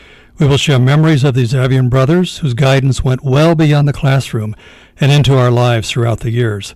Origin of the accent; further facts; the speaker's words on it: Bardstown, Kentucky, United States; moved away as an adult; I grew up in Bardstown and left here upon graduating from St. Joe on a warm, late spring day in 1960.